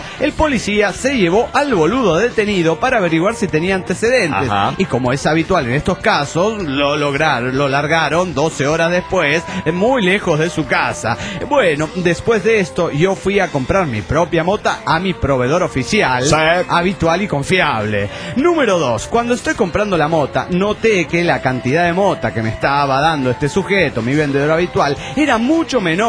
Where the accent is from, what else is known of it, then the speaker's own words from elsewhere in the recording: Managua, Nicaragua; de Managua, Nicaragua.